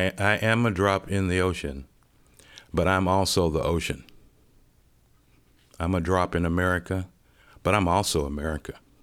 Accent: Cleveland, Ohio, United States; You know, I grew up in Cleveland, Ohio. If I'd have been operating out of that mindset of my youth

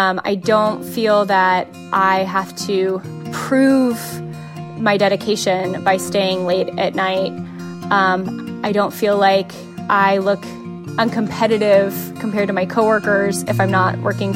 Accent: Midwest, United States; now in Columbus, United States; When I graduated from college, I moved to New York from the Midwest, and I was interested in being where the arts were.

